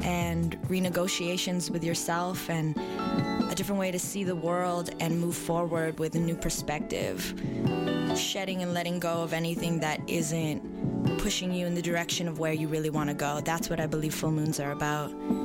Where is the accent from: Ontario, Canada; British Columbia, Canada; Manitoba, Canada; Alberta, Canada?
British Columbia, Canada; Vancouver; I grew up in East